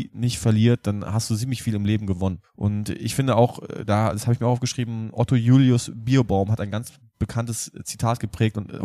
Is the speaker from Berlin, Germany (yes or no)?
yes; Berlin, Germany; also born or lived in Brandenburg; Naja, ich komme ja aus Berlin und Brandenburg, aus der Ecke. Und das, man sagt ja, Berliner Schnauze kommt ja nicht von ungefähr.